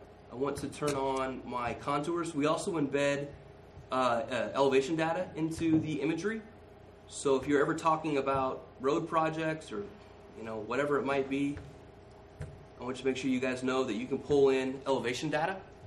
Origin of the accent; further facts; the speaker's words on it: Seward, Nebraska, United States; You know, I grew up in Seward, and I always sort of got it. I could never be Beatrice, maybe because they're shorter people.